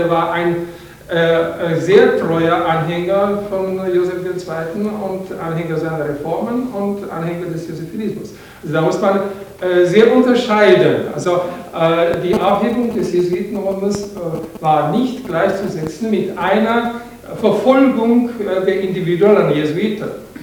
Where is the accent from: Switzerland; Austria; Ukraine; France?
Austria; first language Czech; als Österreicher tschechischer Muttersprache